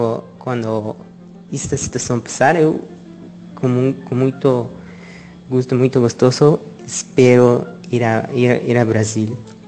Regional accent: Playa del Carmen, Quintana Roo, Mexico; Portuguese is a second language; eu sou de Playa del Carmen, México. E pois esta é a primeira vez que eu tento falar português.

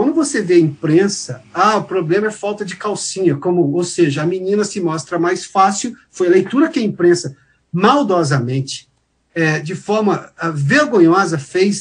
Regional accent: São Paulo, Brazil; Eu sou do interior de São Paulo

